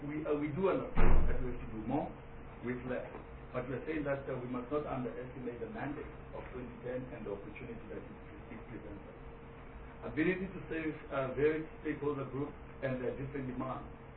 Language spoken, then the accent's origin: English; South Africa; We actually really say that as a South African, I'm prepared to do something.